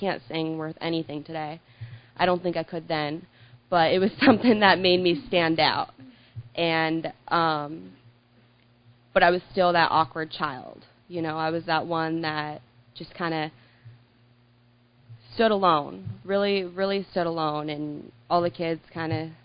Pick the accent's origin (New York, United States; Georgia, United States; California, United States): California, United States; I grew up in California, very good family.